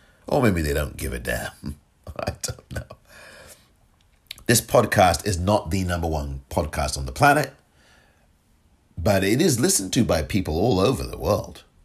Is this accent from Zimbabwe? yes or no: no; England, United Kingdom; And I'm from England, born there, grew up there, raised there.